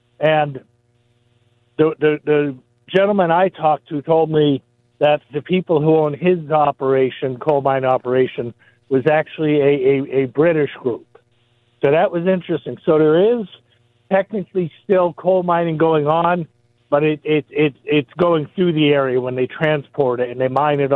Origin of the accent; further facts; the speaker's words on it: Hazleton, Pennsylvania, United States; I grew up in Hazleton. I'm very familiar with this area.